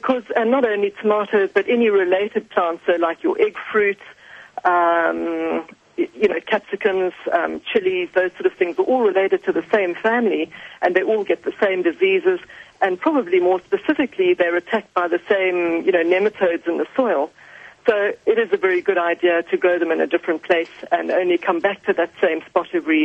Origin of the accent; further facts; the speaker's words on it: Zimbabwe; I'm from Zimbabwe, but, I do a lot of extension and I've done a lot of study overseas.